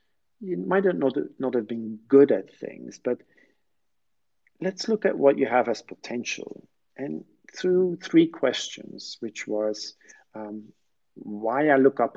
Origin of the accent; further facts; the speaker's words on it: Brussels, Brussels-Capital Region, Belgium; English is a second language; I'm from Brussels